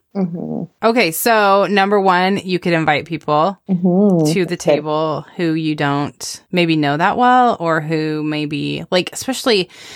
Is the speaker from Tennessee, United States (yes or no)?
no; Arizona, United States; also born or lived in California; now in Texas, United States; So that's not I'm from Arizona.